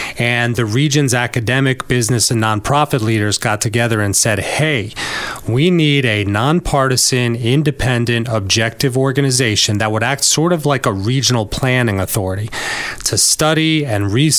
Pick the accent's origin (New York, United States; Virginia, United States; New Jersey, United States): New York, United States; Newburgh; I grew up in Newburgh. I went to Walk Hill High School, went away to engineering school for a while, came back and finished my studies at SUNY New Paltz